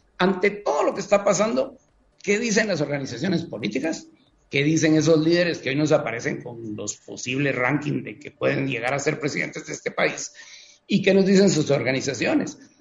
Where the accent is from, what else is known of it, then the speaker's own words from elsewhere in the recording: Guatemala; es lo que como guatemaltecos empezamos a ver.